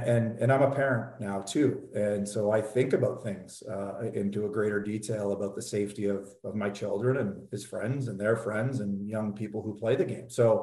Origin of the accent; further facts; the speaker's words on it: Sarnia, Ontario, Canada; because I grew up in Sarnia and played minor hockey there.